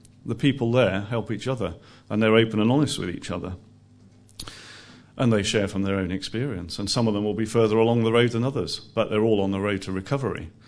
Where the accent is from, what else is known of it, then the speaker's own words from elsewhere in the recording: England, United Kingdom; I'm a Christian, but I experience peaks and troughs in my life, possibly more troughs than peaks, I don't know. I'm English.